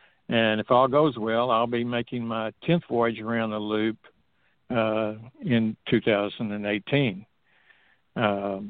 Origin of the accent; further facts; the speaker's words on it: Texas, United States; Of course, I'm from Texas, and I've always been a boater.